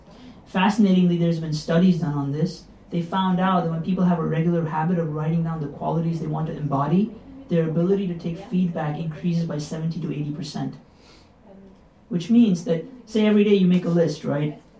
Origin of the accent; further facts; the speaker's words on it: United States; we're from America, and we're used to people having very short attention spans